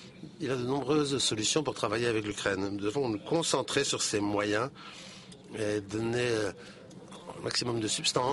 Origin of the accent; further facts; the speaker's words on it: Kazakhstan; Je viens du Kazakhstan.